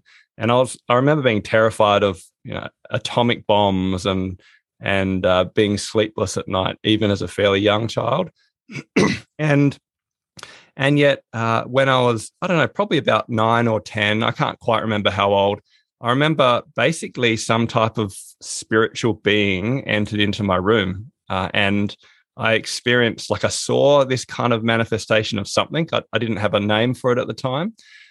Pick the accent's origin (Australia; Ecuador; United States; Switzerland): Australia; Adelaide, South Australia; born there; I was born in Adelaide, which is a part of Australia. And my dad's Chinese from Shanghai originally. His family escaped China when the Red Army kind of went across in 1943 or 44.